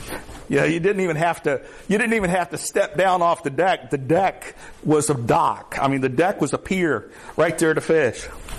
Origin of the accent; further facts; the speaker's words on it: Florida, United States; Now, I want you to know, I grew up in the Everglades.